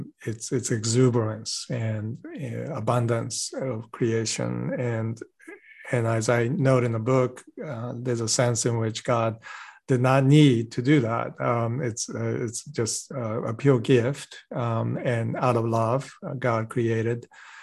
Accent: New Jersey, United States; also born or lived in Boston / Sweden / Japan; And I was born in Boston. My father is a scientist and we traveled around. So I was in Boston, then Sweden, and then Japan for many years. And then I came back to the United States when I was in middle school in New Jersey and high school.

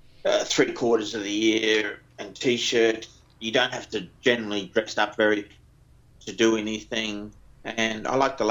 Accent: New Zealand; also born or lived in Sydney, Australia; now in Gold Coast, Australia; Compared with when I came here in 1963 to the Gold Coast, when we immigrated from New Zealand, and we stayed about 3 or 4 years here, and then we went to my mother was taking us back to New Zealand, and we got stuck in Sydney.

